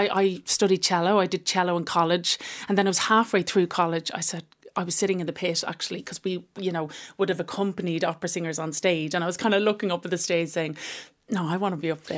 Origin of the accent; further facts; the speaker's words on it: Dublin, Leinster, Ireland; Well, I'm from Dublin and I suppose I always did, acting and music.